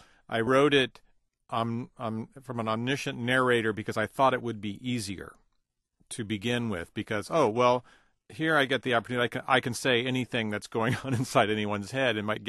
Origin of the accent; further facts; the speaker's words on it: Garden Grove, California, United States; now in Los Angeles, United States; I did. I grew up in Garden Grove, California.